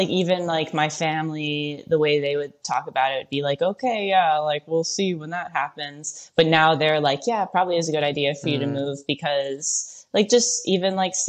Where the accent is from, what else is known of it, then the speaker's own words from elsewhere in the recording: Michigan, United States; I grew up in Michigan.